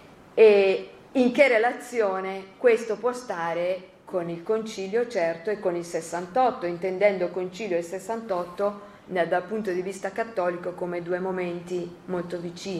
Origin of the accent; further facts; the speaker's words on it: Florence, Tuscany, Italy; moved away as an adult; now in Verona, Italy; sono di nascita, sono toscana, sono nata a Firenze, i primi 20 anni li ho vissuti a Firenze. Allora, venire da Firenze, venire a vivere poi per motivi dei Rom, insomma per venire a Verona